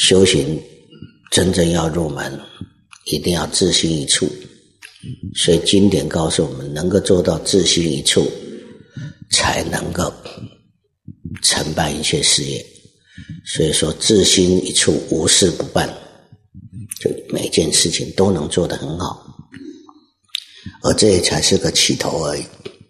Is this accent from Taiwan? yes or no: yes; Taiwan; 我们台湾比较有的就是豆腐乳啊，